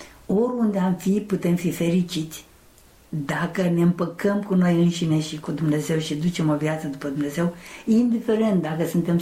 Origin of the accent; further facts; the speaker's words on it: Romania; born there; Și dacă m-am născut în România, eu sunt bucuroasă că m-am născut în România